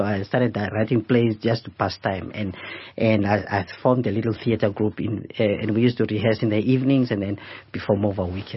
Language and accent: English; Namibia; first language Oshiwambo; English is a second language; because I would speak Afrikaans, English, and Oshuambo, which is my mother tongue.